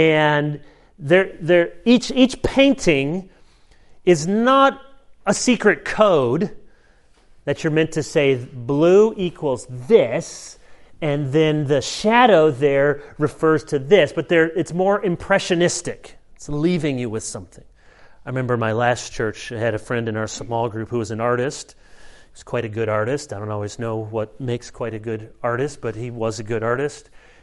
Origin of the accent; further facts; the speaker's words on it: Chicago, Illinois, United States; born there; I'm a Bears fan. I was born in Chicago. So 85 Bears, we're still holding on to that.